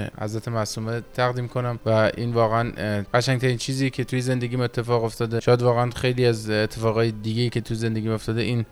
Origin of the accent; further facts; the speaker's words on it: Iran; بنده تونستم به عنوان یه ایرانی بتونم هم رکورد المپیکو بزنم